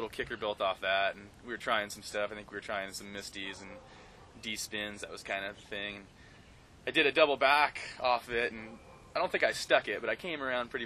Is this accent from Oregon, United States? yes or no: yes; Baker City, Oregon, United States; now in Alta, United States; I grew up in Oregon, Baker City, Oregon, and through the process of just kind of going to school and looking for a better place to ski, I ended up moving out to Alta.